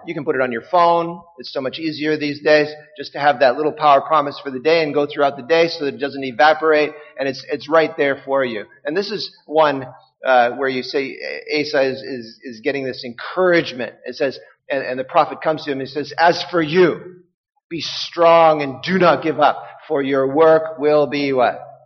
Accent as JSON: {"language": "English", "region": "Saskatchewan", "country": "Canada", "tie": "born or raised there", "also_born_or_lived": "Ontario", "said": "And I was like, oh, I was born in Ontario. I mean, from the age of 3, my parents got a divorce, ended up, and I'll tell a bit of that story later, and ended up growing up in an orphanage in Saskatchewan."}